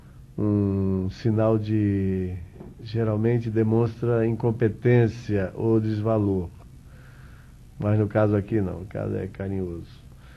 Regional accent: Recife, Pernambuco, Brazil; Não, sou de Recife.

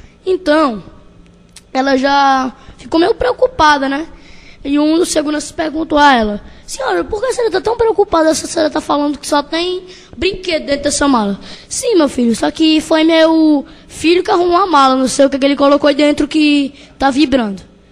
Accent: Crateús, Ceará, Brazil; eu tenho 9 anos, sou natural de Crateús

